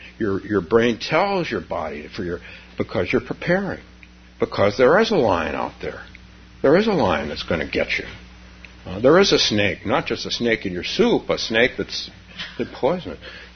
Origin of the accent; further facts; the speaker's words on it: the West, United States; and I'm from the West, but I'm not from Texas.